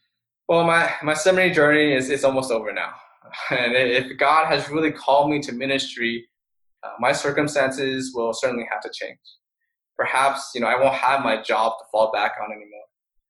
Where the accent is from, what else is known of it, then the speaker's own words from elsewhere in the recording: California, United States; You know, growing up in Silicon Valley, not ever lacking in material things, life was pretty smooth sailing.